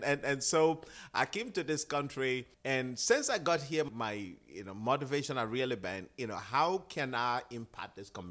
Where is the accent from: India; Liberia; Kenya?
Liberia; moved away as an adult; now in Trenton, United States; Well, I came from Liberia 2003, got here at night. And I woke up in the morning and I was like, wow, I am in America now.